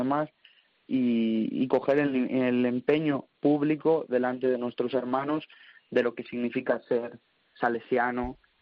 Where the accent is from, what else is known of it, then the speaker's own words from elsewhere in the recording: Salamanca, Castile and León, Spain; Pues yo soy natural de Salamanca